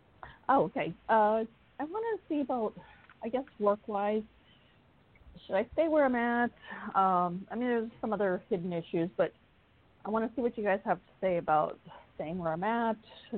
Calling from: Florida, United States; I'm calling from Florida.

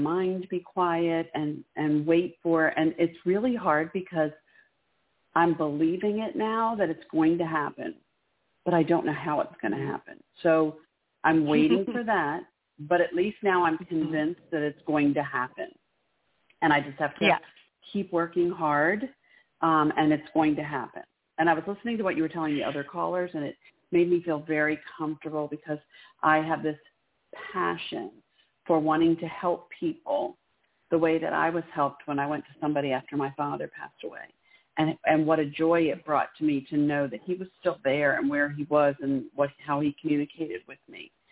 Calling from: Maryland, United States; I'm calling from Maryland.

